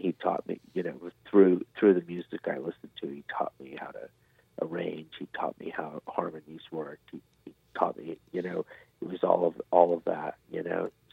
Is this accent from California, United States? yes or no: yes; San Diego, California, United States; also born or lived in Philadelphia; I was born in Philly, and my folks moved to San Diego